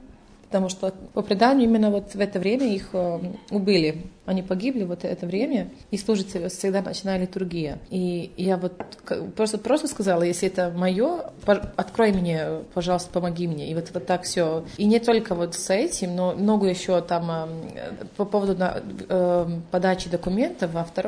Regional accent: Montenegro; Russian is a second language; now in Moscow, Russia; первый раз в моей жизни нахожусь в Екатеринбурге. Я сама из Черногории, но я сейчас живу в Москве, так как я учусь в аспирантуре МГИМО.

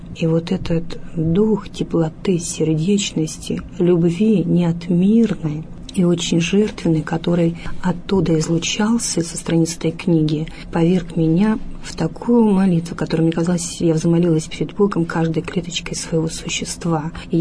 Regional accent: Crimea, Ukraine; когда узнал, что я из Крыма

